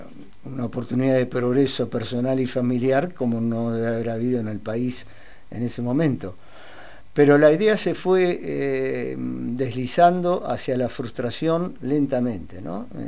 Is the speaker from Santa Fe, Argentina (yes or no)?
no; Viedma, Río Negro, Argentina; Y sí, porque Viedma, yo soy nativo de acá, Viedma es una de las ciudades más lindas del país